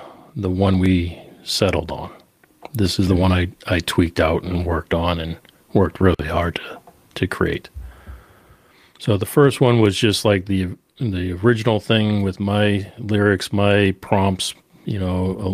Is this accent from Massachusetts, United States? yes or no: yes; Boston, Massachusetts, United States; now in Nashville, United States; I'm from Boston. I love metal music. And I work in Nashville doing country music.